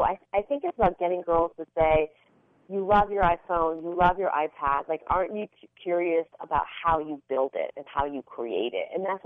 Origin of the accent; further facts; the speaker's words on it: United States; I've dedicated my life to it as an American, right?